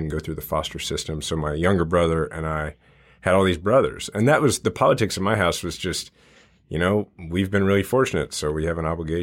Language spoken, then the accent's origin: English; Kansas City, Missouri, United States; I grew up in the Kansas City area. My family is fifth generation. I'm fifth generation. My son's actually sixth generation now, Kansas City.